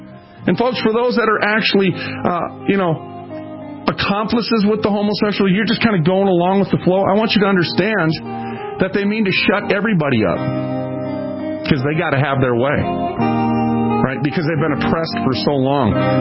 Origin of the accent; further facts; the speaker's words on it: Minnesota, United States; I'm from Minnesota.